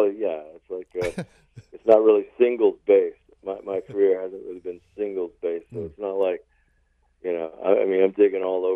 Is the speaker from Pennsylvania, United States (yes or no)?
yes; Harrisburg, Pennsylvania, United States; I grew up in Harrisburg